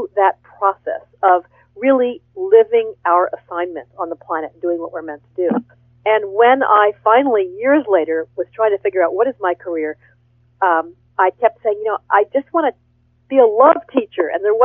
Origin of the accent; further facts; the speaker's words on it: Pennsylvania, United States; I grew up in Pennsylvania.